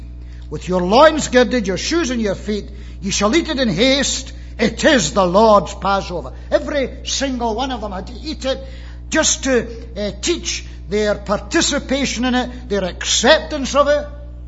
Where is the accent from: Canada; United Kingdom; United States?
United Kingdom; Scotland; as a Scotsman